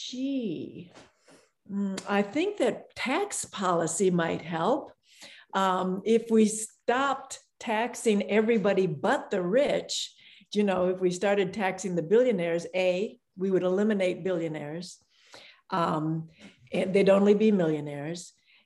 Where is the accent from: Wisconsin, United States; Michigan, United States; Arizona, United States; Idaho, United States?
Michigan, United States; now in Oakland, United States; I live in Oakland in the Bay Area, and because I grew up in Michigan, I am very committed to not having a car.